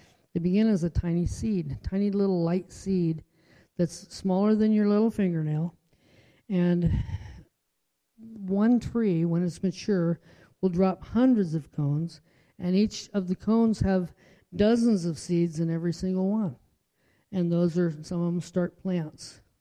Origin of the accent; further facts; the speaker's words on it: Salinas, California, United States; born there; You know, I was born in Salinas and I can barely get to the hospital there myself.